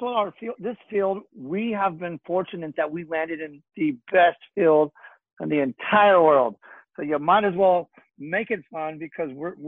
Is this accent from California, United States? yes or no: yes; California, United States; accent: Southern California; I got the most Southern California accent ever.